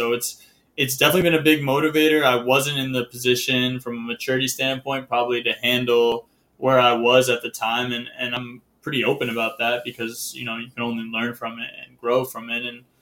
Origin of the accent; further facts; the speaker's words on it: Connecticut, United States; I fell in love with the NBA, just being a part, being living in Connecticut, growing up in Connecticut.